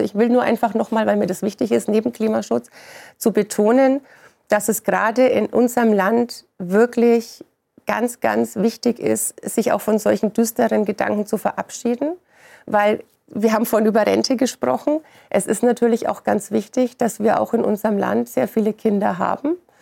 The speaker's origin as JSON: {"language": "German", "town": "Würzburg", "region": "Bavaria", "country": "Germany", "said": "Ich komme aus Unterfranken, zerbombtes Würzburg."}